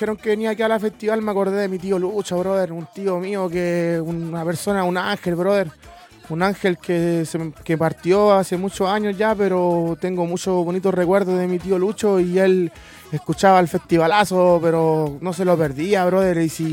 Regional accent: Viña del Mar, Valparaíso, Chile; Nosotros somos de Viña

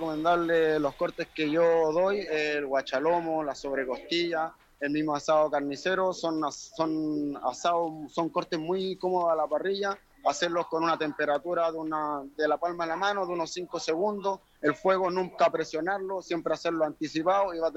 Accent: Quillota, Valparaíso, Chile; De Quillota.

